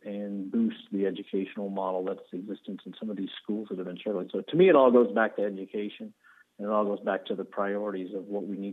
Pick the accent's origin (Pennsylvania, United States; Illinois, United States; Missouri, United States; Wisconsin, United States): Illinois, United States; Quincy; now in Morton, United States; I grew up in Quincy. It is in Quincy that I developed, like so many of us in the Midwest, values of hard work, of family, of commitment, of faith